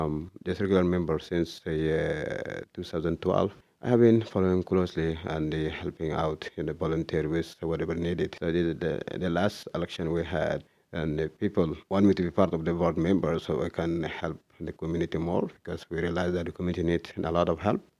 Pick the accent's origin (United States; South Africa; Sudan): Sudan; English is a second language; now in Canada; I am from Sudan, and I have been here in Canada about 12 years.